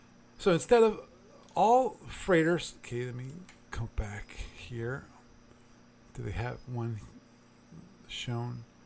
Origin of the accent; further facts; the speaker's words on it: United States; I'm American.